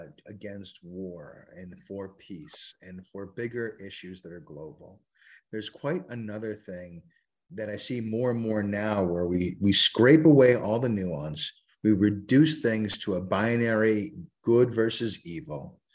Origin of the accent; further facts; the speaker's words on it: Marblehead, Massachusetts, United States; my hometown's Marblehead. Like, you know, you say Marblehead, home of BioBot.